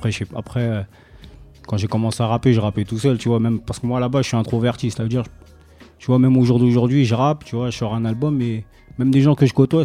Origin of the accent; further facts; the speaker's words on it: Sarcelles, Île-de-France, France; Et moi, j'ai grandi à Sarcelles, j'ai grandi dans un quartier.